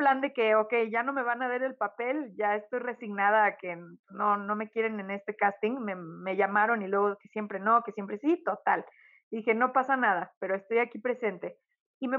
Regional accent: Mexico; nosotros mismos como mexicanos, luego menospreciamos a los otros mexicanos solo por ser de provincia

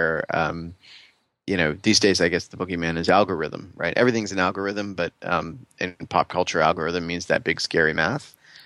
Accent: New York City, New York, United States; I'm a New Yorker. You know, we've got kids here in New York City

